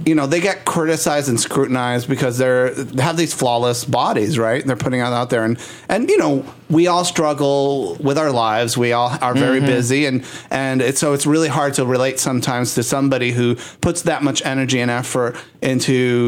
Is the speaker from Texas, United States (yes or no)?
yes; Houston, Texas, United States; interesting watching the footage for me, because this is our places that I grew up in. This is like my hometown.